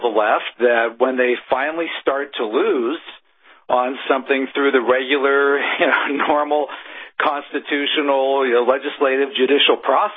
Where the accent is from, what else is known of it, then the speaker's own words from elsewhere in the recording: Pennsylvania, United States; in terms of people leaving the party here in Pennsylvania, my home state.